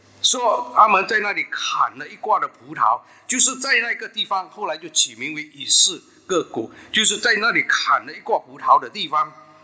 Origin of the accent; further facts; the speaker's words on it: Singapore; 我们新加坡人大家都知道，全世界人知道喜爱吃榴莲嘛